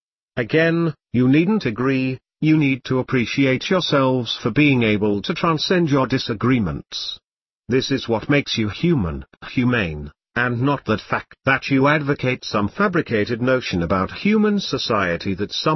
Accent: Russia; English is a second language; I grew up in Soviet Russia under the Communist Union of Soviet Socialist Republics, USSR, regime.

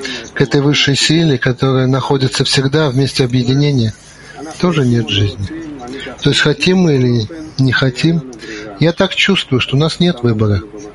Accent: Israel; Лукаш из Польши, Домас из Литвы, я из Израиля.

